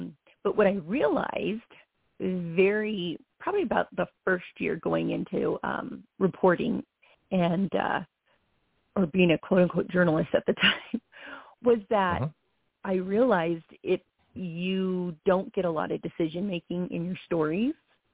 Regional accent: Los Angeles, California, United States; I'm originally from Los Angeles, so I was interning at a local station that used to cover a large part of Orange County.

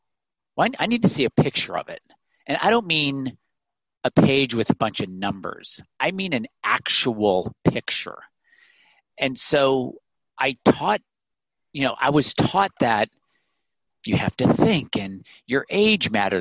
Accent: Illinois, United States; I'm 48. And growing up in the Midwest in Illinois

